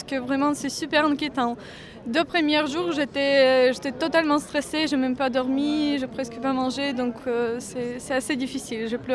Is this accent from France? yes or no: no; Chernihiv Oblast, Ukraine; born there; French is a second language; moved away as an adult; also born or lived in Kyiv; Je viens d'Ukraine, j'étais née pas loin de la région, j'étais née en région de Tchernigiv, pas loin de la capitale, c'est 80 km de la capitale. Et j'ai fait mes études et j'ai vécu à la capitale pendant 6 ans.